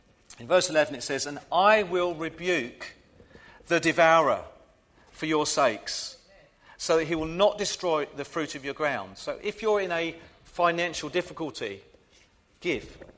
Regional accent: England, United Kingdom; we're British, or I am anyway, I'm English.

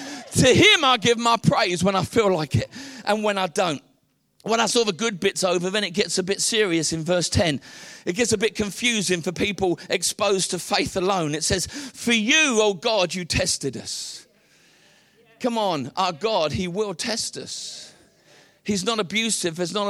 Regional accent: England, United Kingdom; I'm English, and I know I'm meant to preach all nice and quiet

